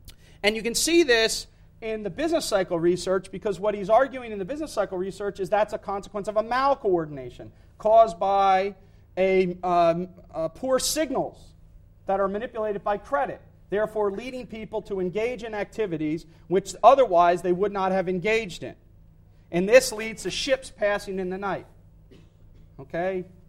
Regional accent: Vienna, Austria; accent: Viennese; English is a second language; I'm not going to try to do my Viennese accent. I'm overseas. If I was back home, I would, but I won't do that here.

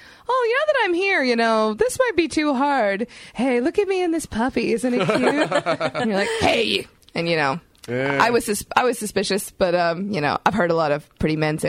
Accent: Canada; As a Canadian who likes to say it a lot in a nice way.

